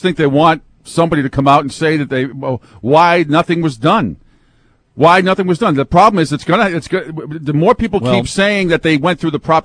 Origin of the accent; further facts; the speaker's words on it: Northeast, United States; because growing up in the Northeast, besides Boston College